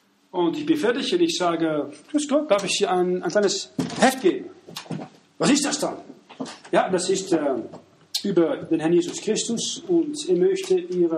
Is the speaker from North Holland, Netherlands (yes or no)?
yes; Amsterdam, North Holland, Netherlands; German is a second language; weit weg von Amsterdam, wo ich aufgewachsen bin